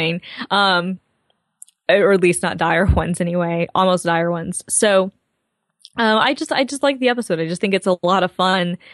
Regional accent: Atlanta, Georgia, United States; Now, Tucker is not too far from where I grew up in Atlanta. It's in suburban Atlanta.

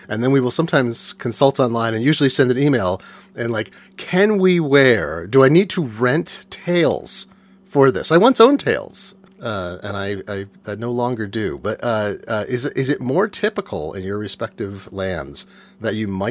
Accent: United States; As an American, I thought I knew what formal wear was.

